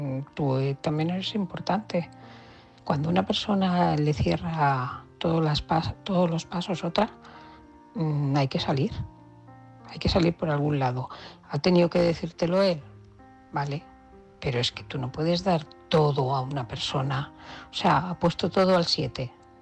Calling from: Barcelona, Catalonia, Spain; de Barcelona.

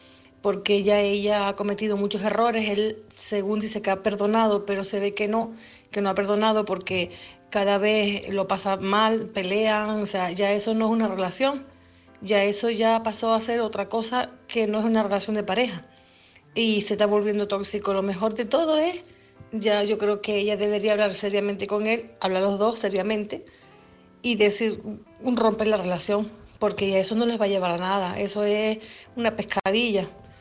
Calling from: Tenerife, Canary Islands, Spain; de Tenerife.

